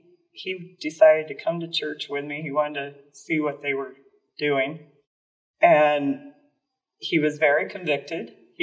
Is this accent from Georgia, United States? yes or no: no; Iowa, United States; I grew up in Iowa on a farm just north of Montour. I was the one of 8 kids.